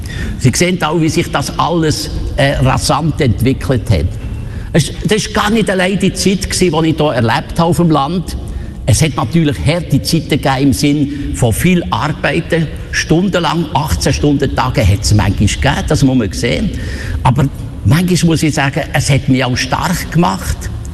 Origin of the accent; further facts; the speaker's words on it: Bern, Switzerland; ich als Berner Bub mit meiner unglaublichen Sprachbegabung, ich konnte die Zürichdeutsch nicht mehr können.